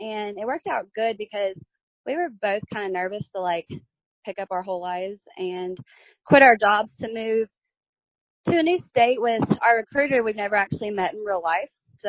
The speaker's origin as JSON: {"language": "English", "region": "Mississippi", "country": "United States", "said": "I'm from Mississippi. I'm 25 years old."}